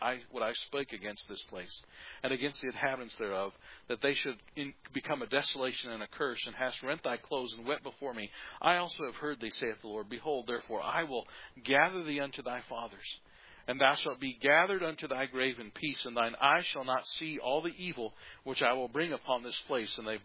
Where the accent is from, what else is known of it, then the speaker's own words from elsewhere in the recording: United States; And I'm a patriot. I'm American.